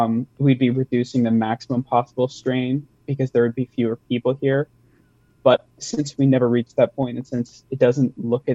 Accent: Cedar Rapids, Iowa, United States; I'm from Cedar Rapids personally.

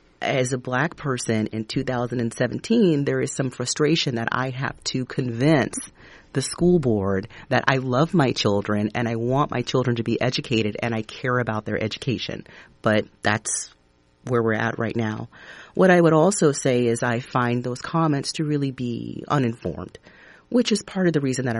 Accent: Texas, United States; As a Black person, as a Black woman who was raised in the South, I'm from Texas originally

